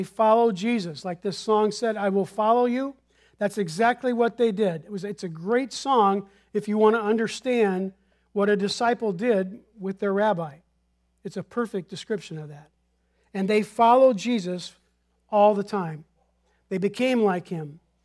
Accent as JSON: {"language": "English", "town": "French Lick", "region": "Indiana", "country": "United States", "tie": "born there", "said": "I was born in French Lick, Indiana. So I always tell people I was born in French Lick, Indiana with Larry Bird."}